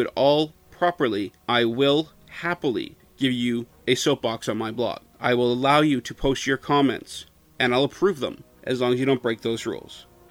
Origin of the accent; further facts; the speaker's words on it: Canada; I'm not able to do it because I'm Canadian.